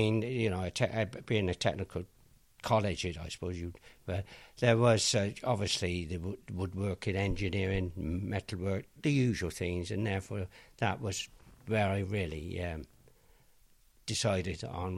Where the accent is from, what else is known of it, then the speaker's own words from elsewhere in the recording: Lower Tuffley, South West England, United Kingdom; born there; I was born on January the 22nd, 1934, at a village just out of Gloucester, Lower Tuffley.